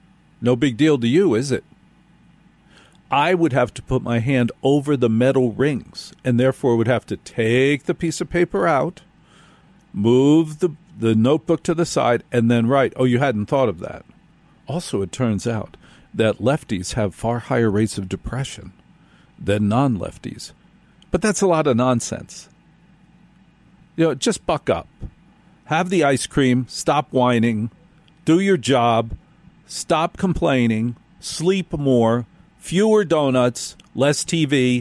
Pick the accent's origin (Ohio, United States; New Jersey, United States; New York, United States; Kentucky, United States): New Jersey, United States; when I was growing up in North Jersey.